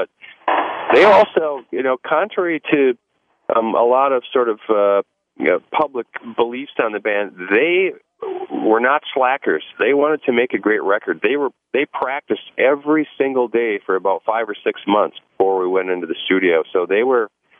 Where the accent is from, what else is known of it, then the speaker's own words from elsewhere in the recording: Viroqua, Wisconsin, United States; I'm from Wisconsin. I grew up in a small town. Viroqua, Wisconsin. I kind of call Madison my home because I spent a lot of time th